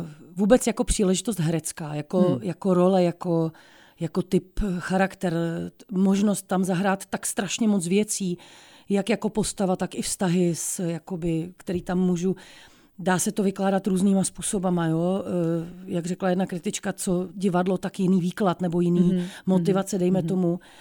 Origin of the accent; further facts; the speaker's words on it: Liberec, Liberec Region, Czechia; A já jsem z Liberce